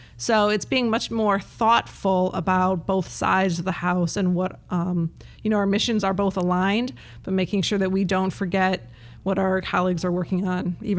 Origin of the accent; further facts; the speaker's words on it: Michigan, United States; when I was growing up in Michigan, I'm a product of Michigan Public High School.